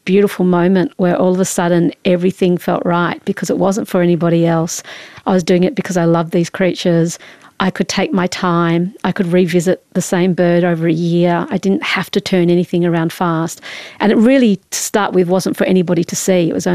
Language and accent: English; Perth, Western Australia, Australia; also born or lived in Papua New Guinea; I was sort of born in Papua New Guinea, grew up in Perth in Western Australia mostly, but we travelled a lot, and I was able to live in some sort of, you know, interesting places. I lived in a place called Nasrapur in India when I was about 10